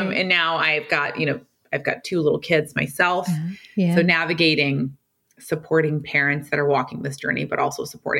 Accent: Michigan, United States; now in Arizona, United States; I'm from Michigan, currently live in Arizona.

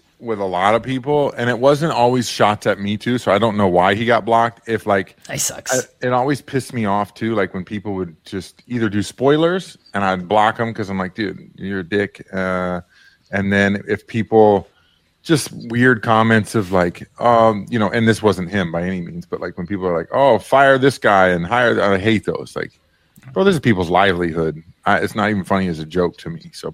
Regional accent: Kansas City, Missouri, United States; I've always been a Chiefs fan, just growing up in Kansas City and going to the tailgates and barbecues.

